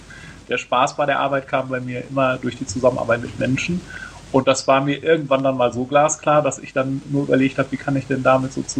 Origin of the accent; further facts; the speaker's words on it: North Rhine-Westphalia, Germany; born there; now in Frankfurt am Main, Germany; Ja, also ich bin 38 Jahre alt und gebürtiger Westfale, das vielleicht vorwegzuschicken, und arbeite seit 1997 in Frankfurt am Main.